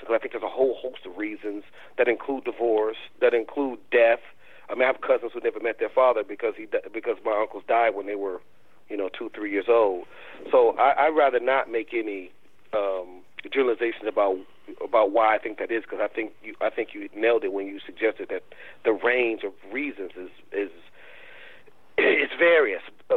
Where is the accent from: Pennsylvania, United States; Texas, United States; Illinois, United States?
Illinois, United States; Chicago; I grew up on a block. I grew up in Chicago